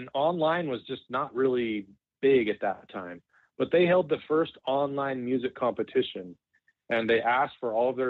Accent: Idaho, United States; So I always loved to watch films, but I grew up in Idaho.

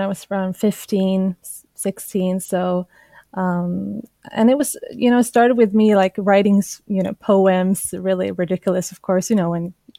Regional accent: Sweden; Well, so I was born and raised in Sweden, but my father is from Georgia. My mother is Swedish.

